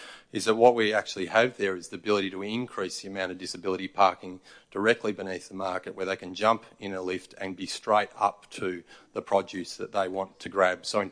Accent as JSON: {"language": "English", "town": "Mildura", "region": "Victoria", "country": "Australia", "said": "I come from Mildura, and I want to see more regional produce showcased at our market."}